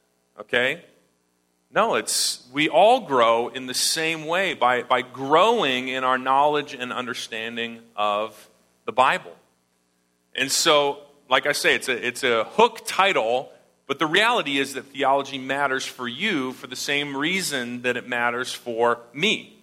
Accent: Canada; I'm Canadian. I went to the University of British Columbia in Vancouver.

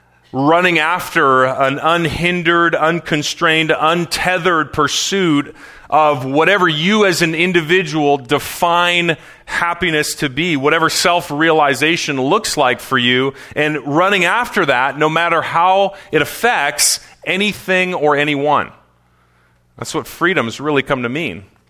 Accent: Canada; now in United States; Even being Canadian, I know this fairly well. I'm going to have to study for my citizenship exam at some point coming up.

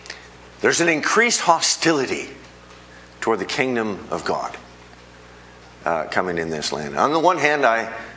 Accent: United States; But as an American, I find this very troubling.

